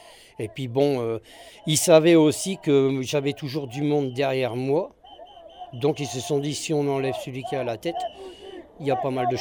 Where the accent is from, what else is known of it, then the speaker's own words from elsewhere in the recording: France; je me suis dit, je suis français, je suis fier de l'être